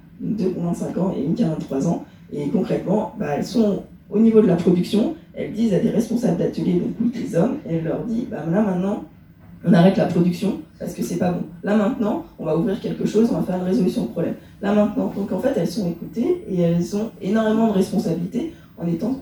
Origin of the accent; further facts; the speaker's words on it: Annecy, Auvergne-Rhône-Alpes, France; je suis d'Annecy, hein, donc j'étais au lycée Berthelet.